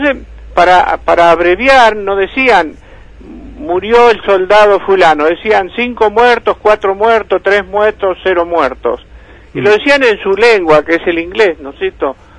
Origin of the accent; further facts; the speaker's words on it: Argentina; los argentinos somos tan argentinos que incorporamos a nuestro léxico común, cotidiano, vocablos de origen sajón